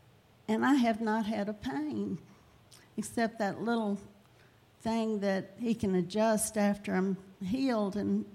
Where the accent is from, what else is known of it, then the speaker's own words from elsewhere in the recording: Franklin, Tennessee, United States; And I'm from Franklin, Tennessee, and I'm back today.